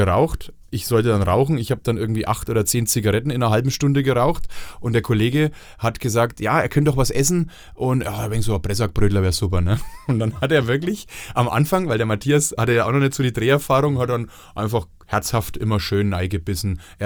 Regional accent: Bavaria, Germany; Matthias Egersdörfer ist Franke, Eli Wasserscheid ist Fränkin, ich bin Franke

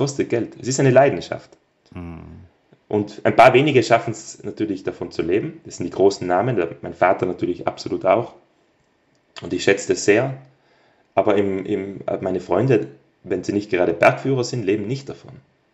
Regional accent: Trentino-Alto Adige, Italy

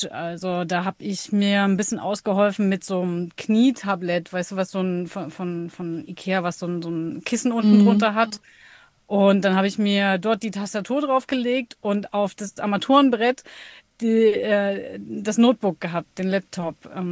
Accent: Dresden, Saxony, Germany; Ich komme ursprünglich aus Dresden, bin jetzt seit Anfang 2017 im Camper unterwegs, meistens Vollzeit, habe seitdem aber auch keine eigene Base mehr

